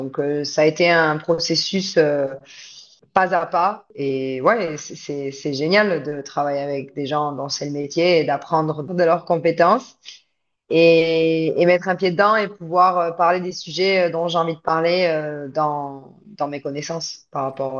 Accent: Nouvelle-Aquitaine, France; now in Byron Bay, Australia; je suis française, j'ai grandi au Pays Basque et je suis immigrée en Australie depuis 2011 et je vis aujourd'hui à Byron Bay.

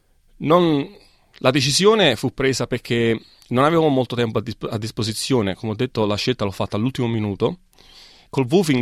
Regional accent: Itri, Lazio, Italy; also born or lived in Gaeta; Nato a Gaeta, nel Basso Lazio, e cresciuto in un paesino che si chiama Itri, molto vicino.

